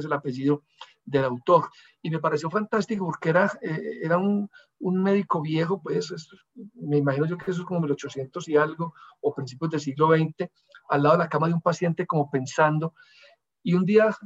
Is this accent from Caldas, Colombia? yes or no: yes; Manizales, Caldas, Colombia; also born or lived in Anserma; Manizales era mi Nueva York, y a pesar de que yo nací en Anserma, yo soy un manizaleño, pero yo amo Manizales profundamente.